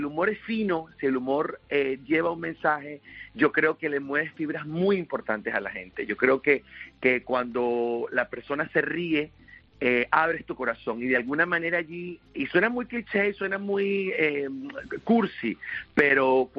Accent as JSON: {"language": "Spanish", "country": "Venezuela", "moved": "yes", "lives_now": "Spain", "said": "la gente siempre se preguntaba, ¿por qué te viniste a España? ¿Qué buscas aquí? ¿Por qué te viniste a un país como Venezuela, que tiene dinero, que hay petróleo, que hay mujeres bonitas?"}